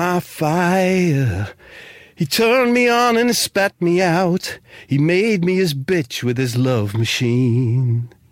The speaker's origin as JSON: {"language": "English", "town": "Middlesbrough", "region": "North East England", "country": "United Kingdom", "tie": "born there", "said": "I was born in Middlesbrough, which is known as Soul Town."}